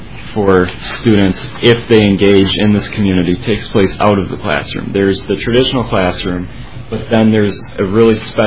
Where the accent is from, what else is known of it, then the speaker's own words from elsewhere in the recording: Wisconsin, United States; I'm from Wisconsin, but if I were in Minnesota, I would probably fall outside the requirements of receiving the state grant.